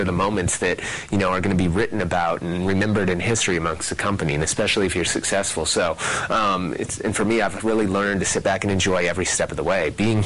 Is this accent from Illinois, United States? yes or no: no; Minneapolis, Minnesota, United States; I was a kid from Minneapolis at the end of the day.